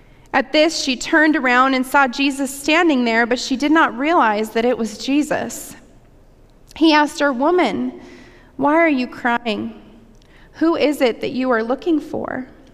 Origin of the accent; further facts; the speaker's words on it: Chinle, Arizona, United States; I grew up in Chinle. Chinle was the place that I first learned to share my faith.